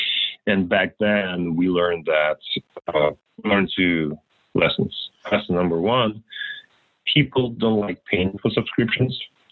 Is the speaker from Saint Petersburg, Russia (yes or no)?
no; Moscow, Russia; English is a second language; moved away as an adult; now in United States; I was born and raised in Moscow, Russia